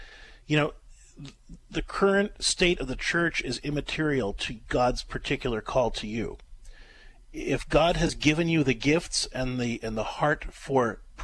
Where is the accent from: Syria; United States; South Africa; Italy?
United States; Pittsburgh, Pennsylvania; I grew up in Pittsburgh.